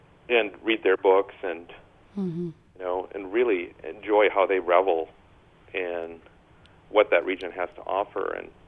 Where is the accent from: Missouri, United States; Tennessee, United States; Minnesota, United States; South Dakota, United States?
Minnesota, United States; Hastings; Like, there's even going to be a brewer in my hometown this year. They're opening